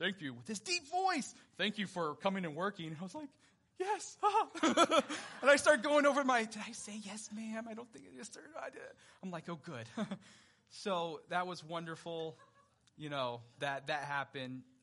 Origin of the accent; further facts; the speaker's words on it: California, United States; And good thing I'm from California, we don't say yes, ma'am, yes, sir, you know, it's just culturally what we do out there.